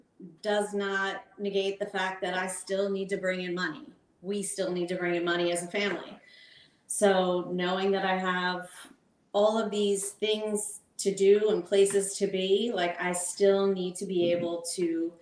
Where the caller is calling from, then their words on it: Freehold, New Jersey, United States; I'm calling in from Freehold, New Jersey.